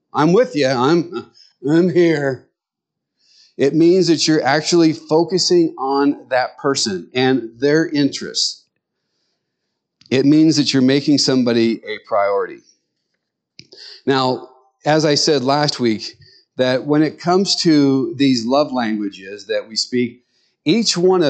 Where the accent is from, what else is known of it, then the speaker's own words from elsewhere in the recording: Nebraska, United States; They would say, where is your accent from? And we would say, we're from Nebraska.